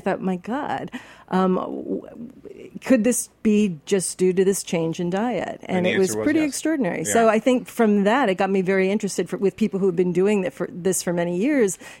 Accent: Midwest, United States; I'm from the Midwest. I've been eating meat three times a day all my life.

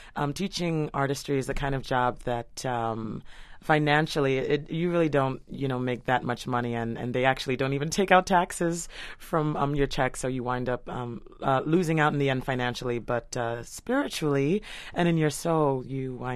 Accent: New York City, New York, United States; I'm also a New Yorker, too. You can add that.

